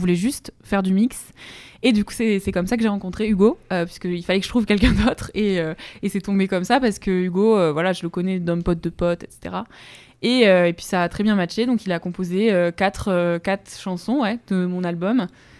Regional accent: Tonneins, Nouvelle-Aquitaine, France; j'ai 20 ans, bientôt 21. Je suis originaire, moi, du Lot-et-Garonne, donc une petite ville, Tonneins.

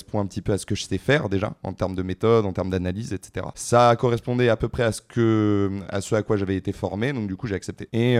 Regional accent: Nouvelle-Aquitaine, France; Moi à la base du coup je viens du Périgord, j'ai fait ma licence à Bordeaux

